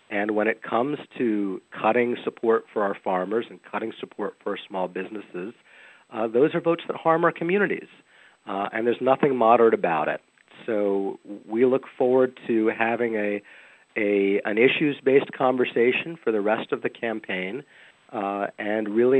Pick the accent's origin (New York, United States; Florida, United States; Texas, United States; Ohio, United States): New York, United States; I grew up in the Hudson Valley in Ulster County and was raised in a small business family